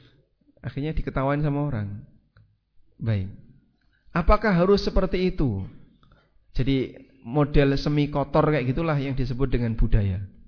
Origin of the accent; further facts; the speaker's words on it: Java, Indonesia; Kita, saya orang Jawa, dia juga orang Jawa.